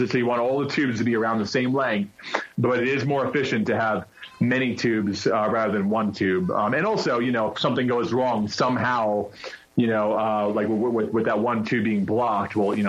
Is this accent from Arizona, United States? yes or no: no; New York, United States; accent: New York; because I'm from New York and I still talk like a New Yorker.